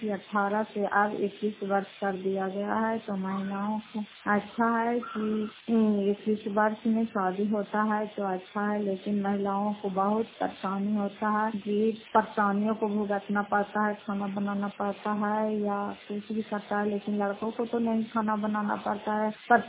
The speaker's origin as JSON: {"language": "Hindi", "town": "Fatehpur", "region": "Bihar", "country": "India", "said": "घर फतेहपुर, पंचायत मकरौता, जिला नालंदा, प्रातः ब्लॉक की निवासी हूँ।"}